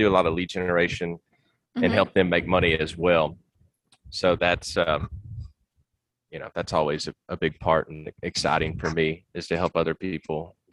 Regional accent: Nashville, Tennessee, United States; And I was like, well, I'm from Nashville, so we can like go try to launch it in Nashville.

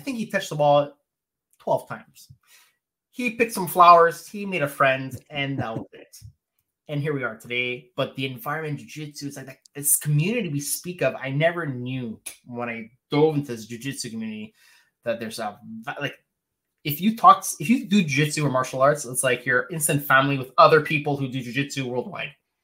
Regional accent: Canada; I'm from Canada, by the way. So Canada, hockey is, like, number one here.

